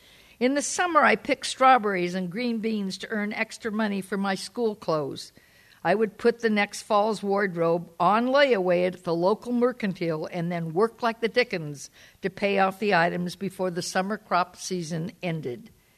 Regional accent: Corvallis, Oregon, United States; born there; I was born in Corvallis, Oregon. Never mind that. I know we're in Eugene.

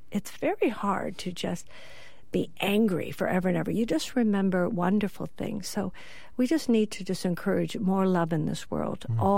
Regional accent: Ireland; I am. I'm Irish. Good Lord.

